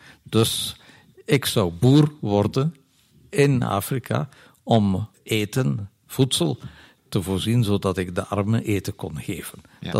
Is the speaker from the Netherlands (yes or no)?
no; West Flanders, Belgium; accent: West Flemish; ik zal wel een West-Vlaams accent hebben, maar ik heb nooit dialect mogen spreken en ik vind dat wel een pittig en leuk dialect, maar je zult het niet uit mijn mond horen.